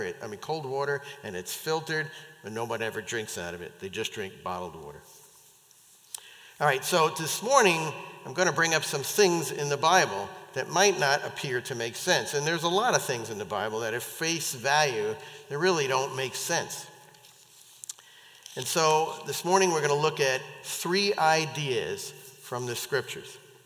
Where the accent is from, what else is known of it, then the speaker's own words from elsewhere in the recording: New York, United States; I shouldn't say this, but I grew up in New York. Some of you know that. And so we have a tendency to really talk fast.